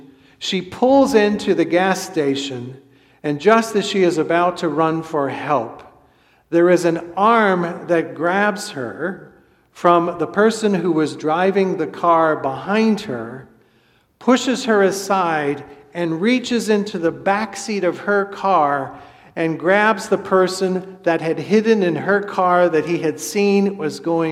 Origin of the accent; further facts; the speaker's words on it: St. Louis, Missouri, United States; something that happened in my hometown of St. Louis.